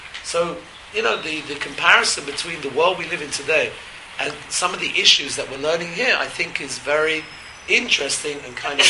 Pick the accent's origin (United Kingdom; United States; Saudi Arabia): United Kingdom; England; moved away as an adult; I come from England, where religion and state is bound up, literally hand in hand.